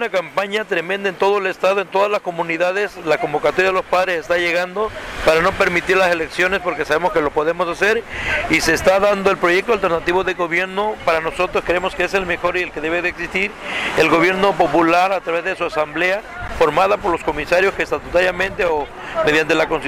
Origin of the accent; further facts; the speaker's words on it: Mexico; creemos nosotros que como mexicanos no estamos en el olvido